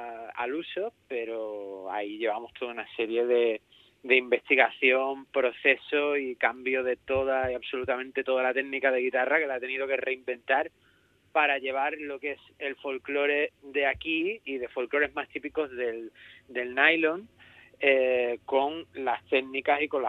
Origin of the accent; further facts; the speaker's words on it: Cádiz, Andalusia, Spain; y encima como gaditano decir